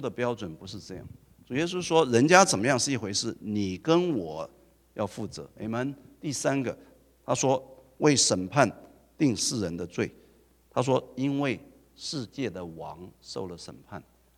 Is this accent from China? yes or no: no; Taiwan; 我从台湾来了，